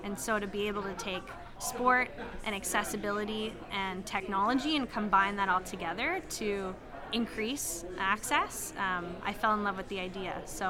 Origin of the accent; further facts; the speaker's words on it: Canada; So my background, I grew up in Canada, and I worked in high-performance sport there.